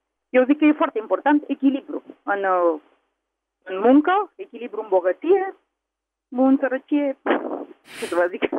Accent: Bucharest, Romania; Vă sunt din București și aș vrea să fac o afirmație

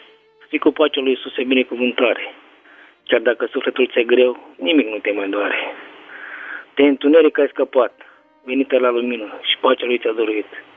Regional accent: Bârlad, Vaslui County, Romania; eu sunt moldovean, doamnă, eu sunt din partea Burladului. Un oraș micos, nu se compară cu București, cu orașele mari.

